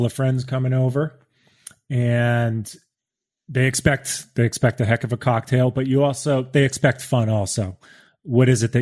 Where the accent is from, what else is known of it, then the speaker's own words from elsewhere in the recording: Boston, Massachusetts, United States; accent: Boston; I think my old Boston accent came through there.